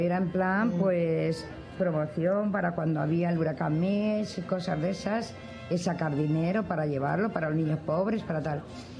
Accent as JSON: {"language": "Spanish", "town": "Córdoba", "region": "Andalusia", "country": "Spain", "said": "Allí se llama tejeringo, porque yo soy cordobesa y soy de allí, sé lo que hay."}